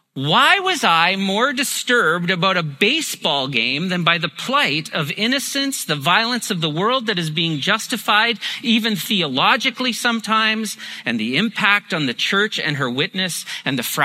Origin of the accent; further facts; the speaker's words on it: Ontario, Canada; I've been a Jays fan since a kid in the growing up in Ontario